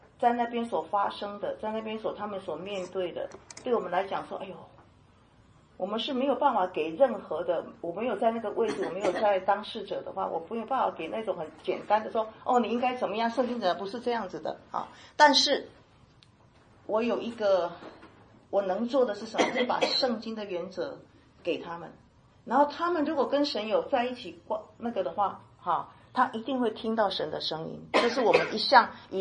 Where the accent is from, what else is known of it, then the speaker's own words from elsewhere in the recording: China; 那我们也我中国人很明白，特别是儿子哈